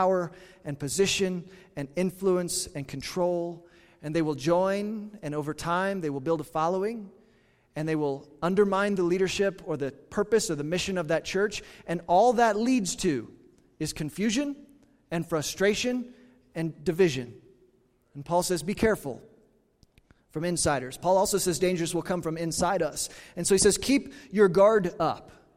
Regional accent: United States; I'm American through and through. I'm grateful for the freedom we have in this country.

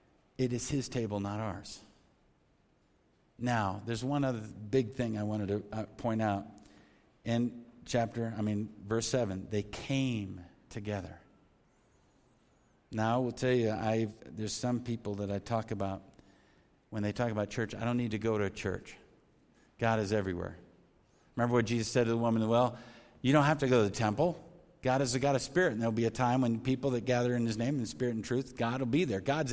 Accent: Omaha, Nebraska, United States; Now, I grew up in Omaha, so that was my favorite.

